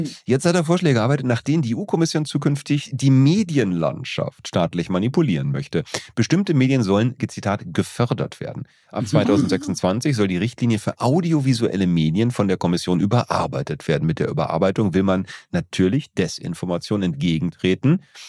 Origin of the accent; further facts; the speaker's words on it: Berlin, Germany; Wie kann ich das wissen als Berliner?